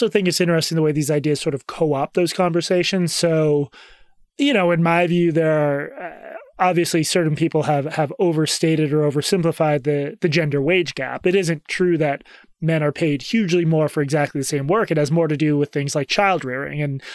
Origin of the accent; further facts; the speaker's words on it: Massachusetts, United States; I come from an upper middle class upbringing outside Boston